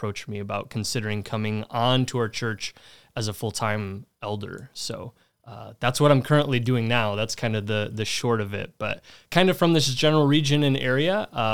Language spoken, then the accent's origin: English; Illinois, United States; So I grew up in Northern Illinois, not too far from here, about 2 hours away